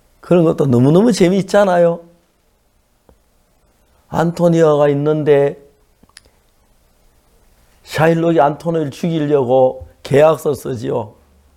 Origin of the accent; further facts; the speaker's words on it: Seonsan, North Gyeongsang, South Korea; 그때 제 고향 경북 선산에서 누구 집에 책이 있다는 이야기를 들으면